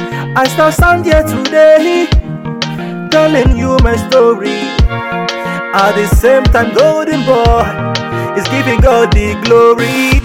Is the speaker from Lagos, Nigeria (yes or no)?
yes; Ikosi Ketu, Lagos, Nigeria; I was born and brought up in Ikosi Ketsu.